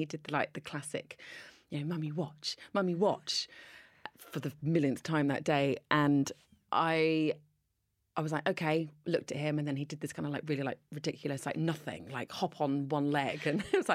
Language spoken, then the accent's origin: English; East Sheen, London, United Kingdom; now in Farnham, United Kingdom; In East Sheen.